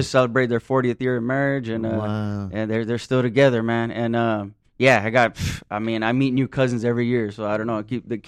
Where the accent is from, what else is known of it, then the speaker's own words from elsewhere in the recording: San Fernando Valley, California, United States; I was born here in San Fernando Valley, and that's where I lived when I was younger.